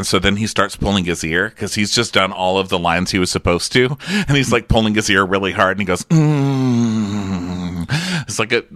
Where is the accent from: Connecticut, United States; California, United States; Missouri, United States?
California, United States; Beverly Hills; it's just about me being gay and growing up in Beverly Hills during the hostage crisis and not killing myself and getting this far.